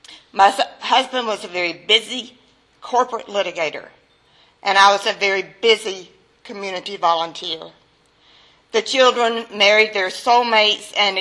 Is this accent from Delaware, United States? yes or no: no; New Jersey, United States; also born or lived in South Carolina; Growing up in New Jersey and South Carolina, I lived a very good life